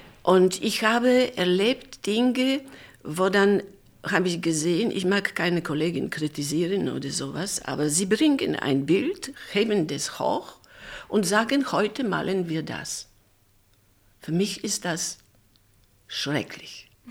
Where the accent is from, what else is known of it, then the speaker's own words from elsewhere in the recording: Poland; German is a second language; Und ich komme aus Polen. Damals waren dann also ganz schlechte Zeiten.